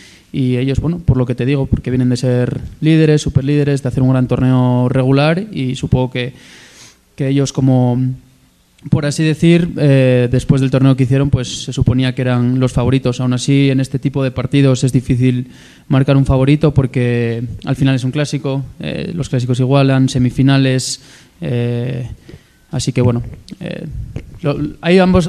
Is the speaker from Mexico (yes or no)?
yes; Mexico; Sí, sí, sí, soy mexicano